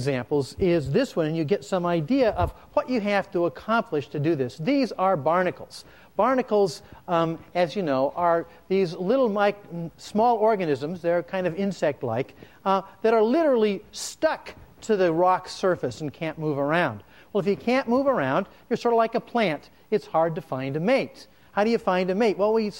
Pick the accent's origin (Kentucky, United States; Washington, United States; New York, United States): Washington, United States; Seattle; I grew up in Seattle, where slugs abound.